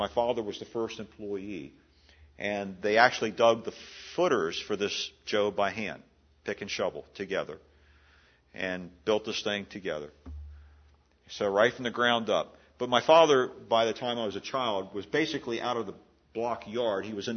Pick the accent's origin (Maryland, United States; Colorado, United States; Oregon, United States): Maryland, United States; Hagerstown; I was thinking about something that happened there at the home that I grew up in Hagerstown, Maryland.